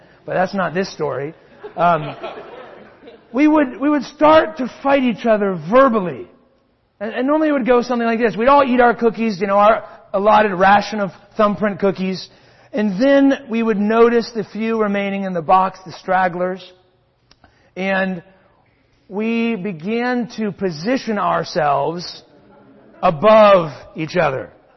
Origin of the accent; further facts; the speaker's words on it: Circleville, Ohio, United States; For me, growing up, it was the thumbprint cookies from Lindsay's Bakery in Circleville, Ohio, my hometown.